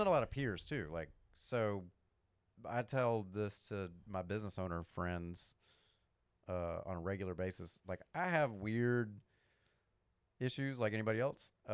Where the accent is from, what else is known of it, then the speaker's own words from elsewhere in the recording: New York, United States; now in Dothan, United States; I live in Dothan, Alabama, and I'm from New York.